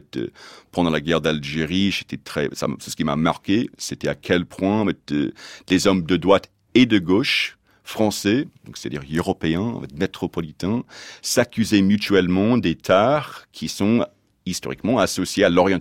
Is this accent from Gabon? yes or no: no; United States; French is a second language; moi, en tant qu'Américain, que je sois constamment en train de critiquer la France